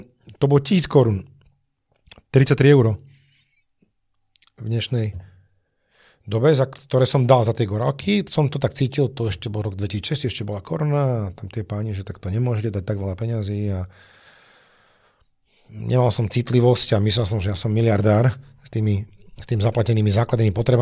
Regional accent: Žilina Region, Slovakia; ja som tu z Liptova

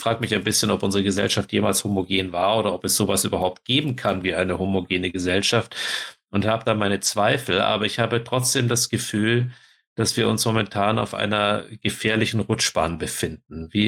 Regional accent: Kulmbach, Bavaria, Germany; in meiner Heimat in Kulmbach in der Stadthalle

